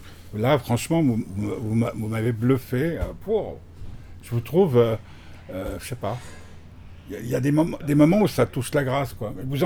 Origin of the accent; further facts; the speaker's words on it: Geneva, Switzerland; also born or lived in Nice; Moi, je suis genevois, comme je vous le disais, mais j'ai vécu très longtemps à Nice